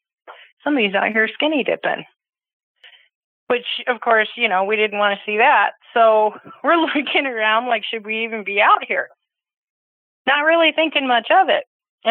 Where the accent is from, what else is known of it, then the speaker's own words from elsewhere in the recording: Eagle, Colorado, United States; also born or lived in Grand Junction; I was living in Grand Junction, and we were going to move back into the mountains as I grew up in Eagle. And I was moving back to Eagle from Grand Junction.